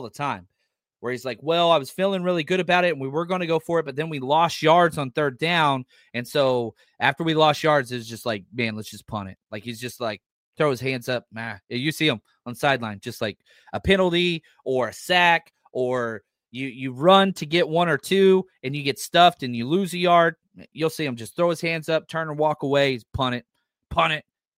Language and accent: English; Texas, United States; Back in my home state, Texas, I said no for sure.